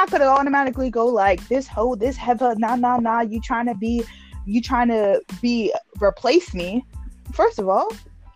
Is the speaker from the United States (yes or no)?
yes; New York, United States; You don't know, I'm dead ass from New York.